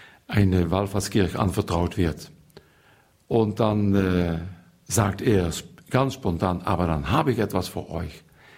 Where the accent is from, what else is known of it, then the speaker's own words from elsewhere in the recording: Netherlands; German is a second language; now in Remagen, Germany; ich komme aus den Niederlanden, so wie Sie auch schon hören an meinem Akzent. Und ich bin seit 1982 Priester im Bistum Roermond, Niederlande.